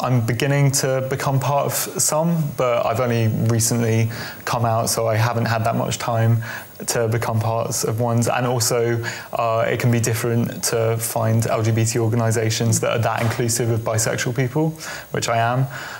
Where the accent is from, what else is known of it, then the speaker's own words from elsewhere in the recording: London, United Kingdom; I was brought up in South and North London